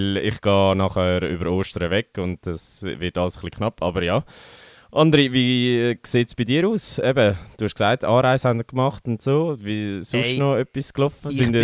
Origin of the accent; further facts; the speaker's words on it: Bern, Switzerland; Und ich habe es auch schon anders erlebt in Bern, also dass wir Leute gewesen sind als Berner